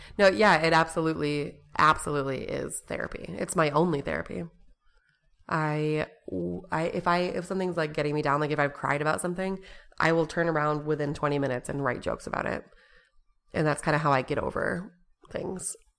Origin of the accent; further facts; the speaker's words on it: Hudsonville, Michigan, United States; especially growing up in Hudsonville, there were no experiences, you know?